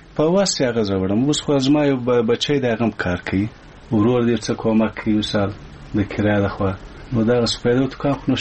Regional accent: Kandahar, Afghanistan; او زه د کندهار د ولایت یم.

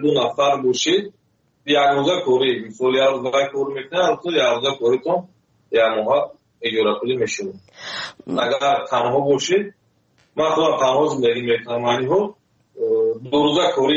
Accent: Tajikistan; moved away as an adult; now in South Korea; سال 2015 از تاجیکستان آمدم.

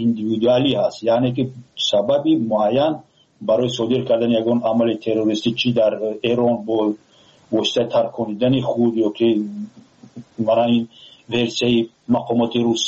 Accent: Tajikistan; یگان فیلم تاریخی که فخر کنن تاجیکان که ما تاجیک هستیم نداریم.

